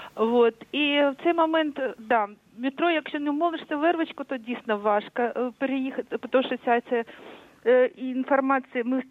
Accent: Kyiv, Ukraine; я як мешканка, я киянка, я народилася в Києві, все життя живу в Києві, і все життя не уявляю без Києва, бо я киянка.

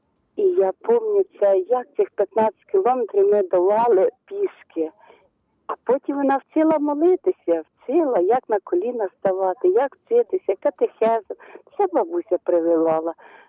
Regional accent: Kozarivka, Vinnytsia Oblast, Ukraine; як ми з Козарівки Барського району йшли в бар пішки 15 на відпуск.

